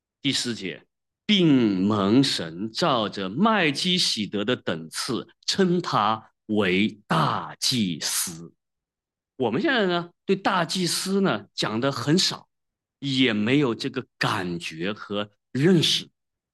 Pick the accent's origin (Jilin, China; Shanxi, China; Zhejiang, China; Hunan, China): Zhejiang, China; Wenzhou; 你比如说我们温州人特别喜欢抱团，是不是？